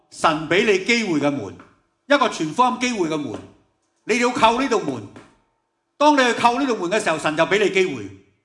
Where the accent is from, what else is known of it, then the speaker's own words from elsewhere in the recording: Hong Kong; 即是我们香港人经常讲的说话